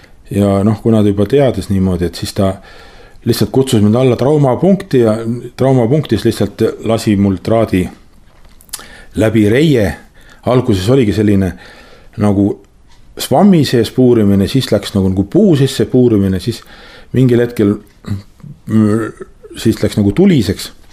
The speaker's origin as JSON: {"language": "Estonian", "region": "Saare County", "country": "Estonia", "said": "ma ei ole kohalik, et ma ei oska teile teed näidata ka midagi, et ma olen Saaremalt"}